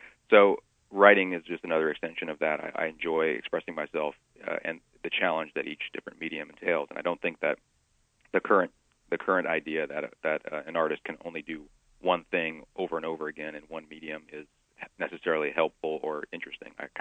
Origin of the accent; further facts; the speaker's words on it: New Orleans, Louisiana, United States; I grew up in New Orleans, and when Katrina came ashore, obviously she wrecked most of where I grew up